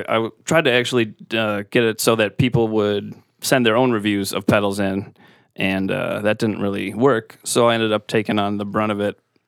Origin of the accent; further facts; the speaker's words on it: Milwaukee, Wisconsin, United States; now in North Carolina, United States; Well, I am from Milwaukee originally, and then I moved to North Carolina, met my wife.